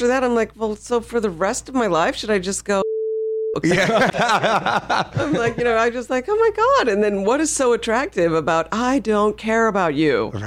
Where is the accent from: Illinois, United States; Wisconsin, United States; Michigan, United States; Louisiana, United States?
Illinois, United States; Chicago